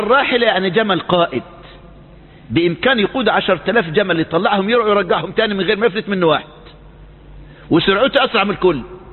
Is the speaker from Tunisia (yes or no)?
no; Egypt; في مسجد عقبة بن نافع اللي بنى الصحابة وهو يعادل عمرو بن العاص عندنا في مصر